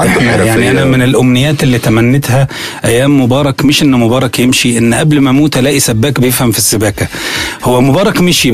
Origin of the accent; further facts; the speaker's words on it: Alexandria, Alexandria Governorate, Egypt; أولا لأن دي مدينتي